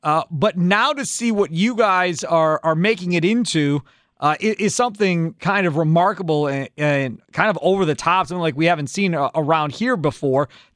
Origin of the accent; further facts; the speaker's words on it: Kenosha, Wisconsin, United States; growing up as a kid, man, that I grew up in Kenosha.